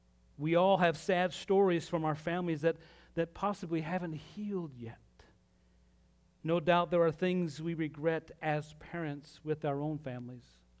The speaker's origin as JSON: {"language": "English", "region": "Utah", "country": "United States", "said": "I'm from Utah."}